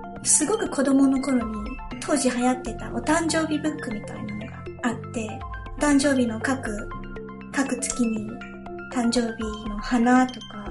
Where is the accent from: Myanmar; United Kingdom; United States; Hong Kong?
United Kingdom; also born or lived in Japan; 日本生まれイギリス育ちの私たちが、ロンドンからお送りする